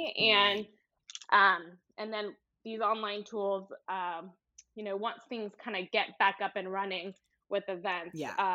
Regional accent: Houston, Texas, United States; So I'm originally from Houston, and I went away for college.

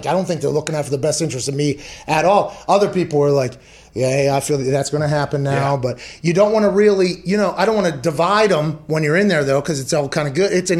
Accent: Pittsburgh, Pennsylvania, United States; Okay, I come from Pittsburgh.

